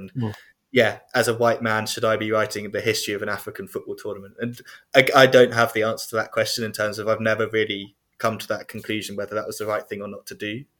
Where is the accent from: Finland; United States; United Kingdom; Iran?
United Kingdom; England; me and you, obviously, Scott, we are English or UK based people who are very interested in Belgian football.